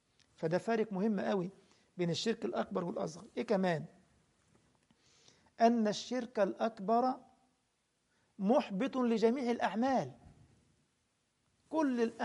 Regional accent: Egypt; واحد تاني يمسك الخبزة عندنا في مصر يعني

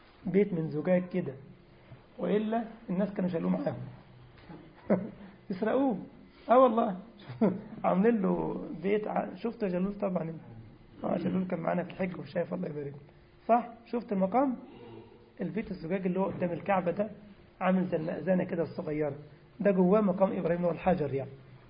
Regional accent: Egypt; كان واحد يقول دعابة كده عندنا في مصر زمان كده

